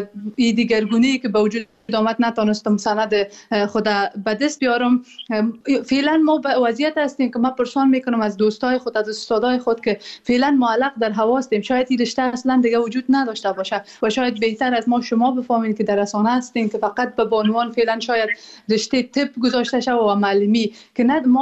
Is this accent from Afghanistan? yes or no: yes; Afghanistan; moved away; ما که در بیرون از افغانستان هستیم